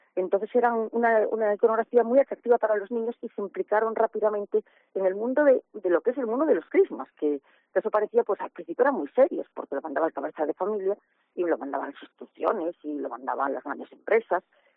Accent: Ferrol, Galicia, Spain; que me pidieron sobre mi infancia en Ferrol

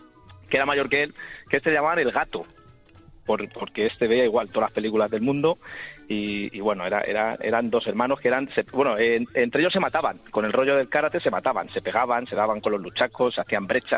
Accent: Madrid, Community of Madrid, Spain; soy de Orcasitas

